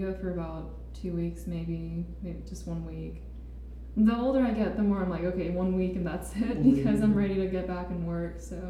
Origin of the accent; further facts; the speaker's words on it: United States; accent: American; my accent I have a very heavy American accent when I speak it.